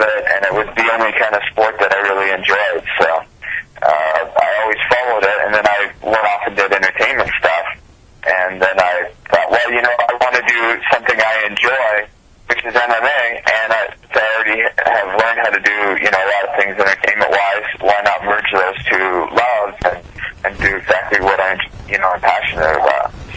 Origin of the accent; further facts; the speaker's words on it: Canada; you know, I grew up in Canada, so I didn't really have anybody to train